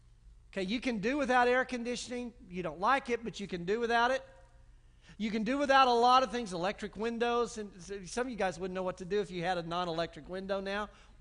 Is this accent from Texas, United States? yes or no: yes; Texas, United States; And this is the beauty of being a Texan. It's also the danger of being a Texan. We are so stinking independent.